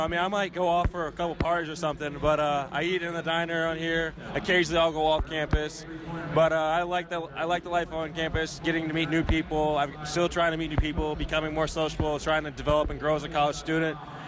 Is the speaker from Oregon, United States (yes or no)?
no; Stafford, Virginia, United States; Originally, I'm from Stafford, Virginia, majoring in accounting